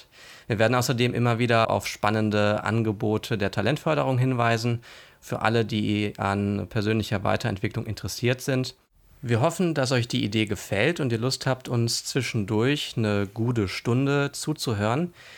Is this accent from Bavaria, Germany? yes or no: no; Bottrop, North Rhine-Westphalia, Germany; Ich komme aus Bottrop. Ich bin da auch geboren.